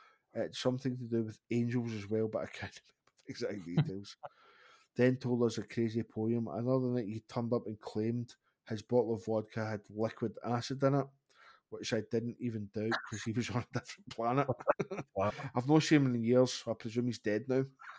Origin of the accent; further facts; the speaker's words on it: Glasgow, Scotland, United Kingdom; because we're from Glasgow